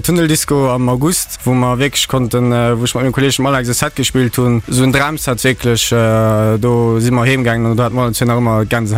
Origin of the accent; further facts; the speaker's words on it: Rumelange, Luxembourg; Ich bin 20 Jahre. Ich komme aus der Minnet, für mich genau zu sehen, von Römmling.